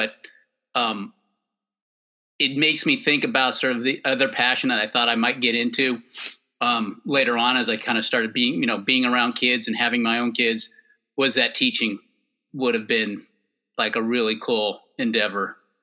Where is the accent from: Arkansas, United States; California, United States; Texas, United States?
California, United States; Berkeley; So, it was interesting when I grew up in the East Bay in Berkeley.